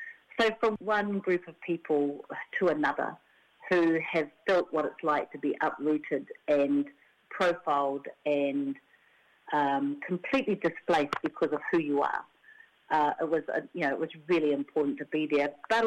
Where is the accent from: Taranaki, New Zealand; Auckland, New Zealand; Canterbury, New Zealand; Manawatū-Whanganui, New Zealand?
Taranaki, New Zealand; I'm from Taranaki and was on the whenua that was receiving it.